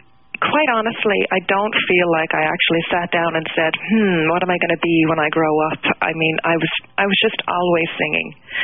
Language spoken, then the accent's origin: English; St. John's, Newfoundland and Labrador, Canada; I grew up in St. John's, Newfoundland, and I've been singing for pretty much most of my life